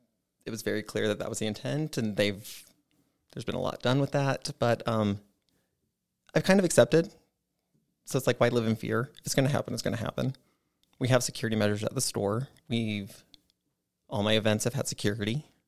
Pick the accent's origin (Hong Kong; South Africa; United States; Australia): United States; Kearns, Utah; also born or lived in Riverton; Originally born and raised on the west side. So I was born and raised in Kearns, and then I moved to Riverton at a very young age, and that's where I currently am still.